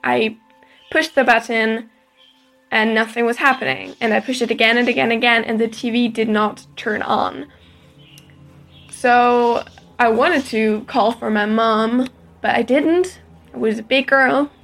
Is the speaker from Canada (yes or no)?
no; Germany; I'm from Germany